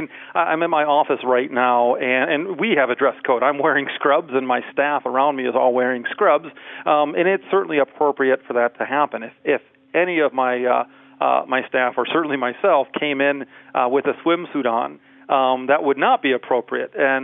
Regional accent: Michigan, United States; I'm from Michigan.

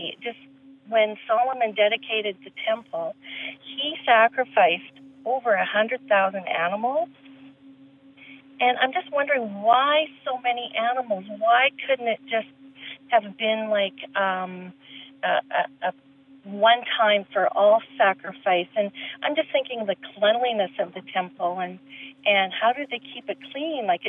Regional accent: Canada; I think I'm just going to say … from Canada from now on.

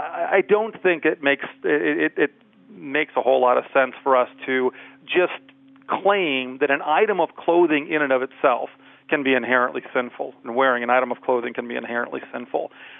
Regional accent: Michigan, United States; I'm from Michigan.

